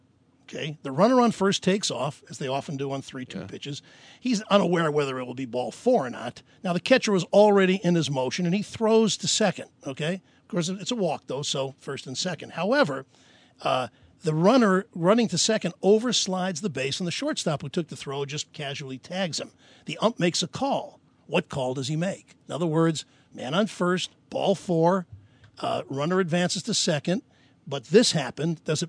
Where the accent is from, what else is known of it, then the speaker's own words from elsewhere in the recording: East Coast, United States; I grew up in the East Coast when they played it in high schools.